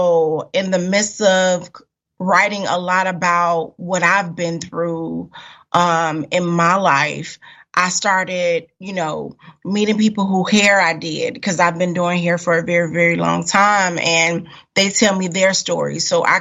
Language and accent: English; Chicago, Illinois, United States; also born or lived in Germany; Well, if we're talking literal where I come from, I was born and raised in Chicago. I'm a military brat, so I traveled a lot. I lived in Germany, my younger years of my life